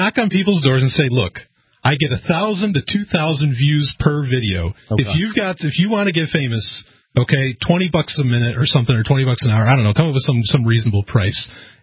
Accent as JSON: {"language": "English", "region": "New York", "country": "United States", "said": "Now, I'm from New York. I know Poughkeepsie."}